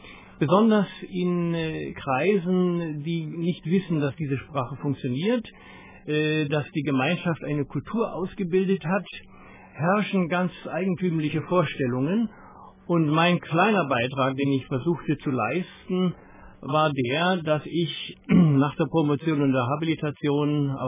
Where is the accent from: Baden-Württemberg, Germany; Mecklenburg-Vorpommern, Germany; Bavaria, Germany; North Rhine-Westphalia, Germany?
Mecklenburg-Vorpommern, Germany; Ich bin ja ein halber Neubrandenburger, auf jeden Fall bin ich Mecklenburger.